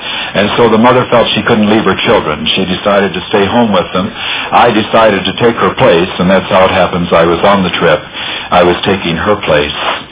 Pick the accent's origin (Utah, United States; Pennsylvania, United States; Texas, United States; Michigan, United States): Michigan, United States; Detroit; In the neighborhoods where we were growing up in Detroit, Michigan